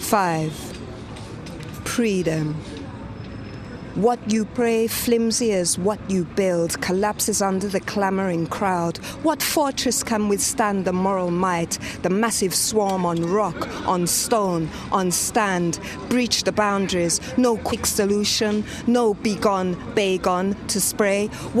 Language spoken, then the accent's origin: English; England, United Kingdom; I was born and raised in England. I have a son, love of my life. Yeah, I spent all of my younger years living in England and hearing stories from my mother, who is Jamaican